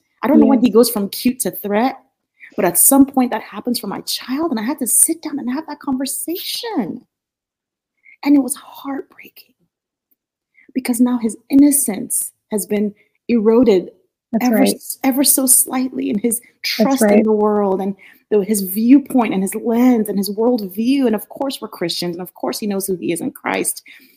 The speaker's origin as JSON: {"language": "English", "country": "Nigeria", "tie": "born or raised there", "said": "Growing up in Nigeria, I grew up with a lot of resources."}